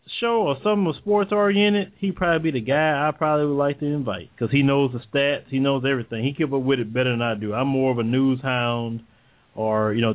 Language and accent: English; the South, United States; accent: Southern; They have newscasters that down here in the South, and you don't hear any Southern accent at all.